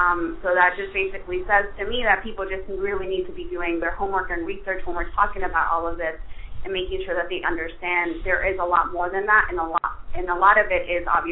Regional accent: Chile; And I'm from Chile.

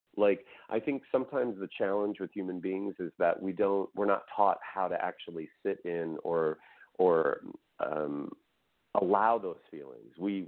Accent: Midwest, United States; it's a short story based on my life as a young gay boy growing up in the Midwest.

